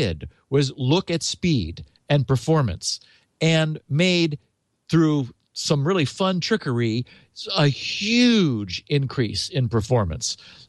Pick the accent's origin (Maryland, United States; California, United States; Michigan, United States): California, United States; San Mateo; Cornell DeLorean, who is in my hometown, San Mateo, California